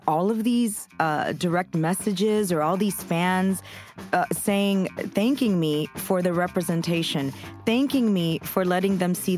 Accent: Chicago, Illinois, United States; I grew up in Chicago. I went to 5 different schools before I was 10.

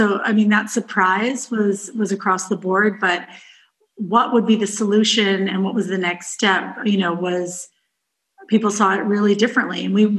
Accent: United States; I think for me as an American, this history is really inspiring.

